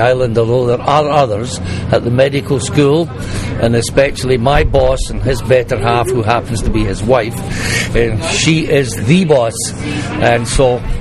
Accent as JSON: {"language": "English", "region": "Scotland", "country": "United Kingdom", "said": "I'm Scottish and he's Dutch."}